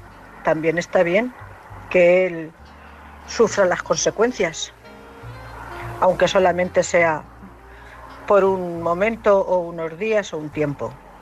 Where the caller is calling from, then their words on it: Cuenca, Castilla-La Mancha, Spain; de Cuenca.